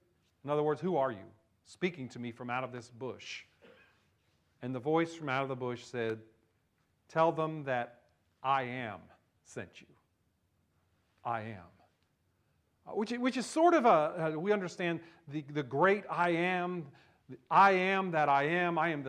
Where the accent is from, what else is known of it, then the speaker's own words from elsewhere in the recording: New Jersey, United States; Happened a lot where I grew up in New Jersey, because when you saw those searchlights, it was telling you that there was something going on, right?